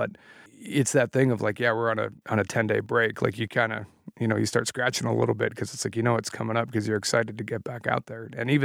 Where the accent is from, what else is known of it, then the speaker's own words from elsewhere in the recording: Weyburn, Saskatchewan, Canada; moved away as an adult; also born or lived in Winnipeg; I moved to Winnipeg, which is about 6 hours east of where I grew up in Saskatchewan. I hadn't really traveled a whole lot, and Weyburn is a really tiny little town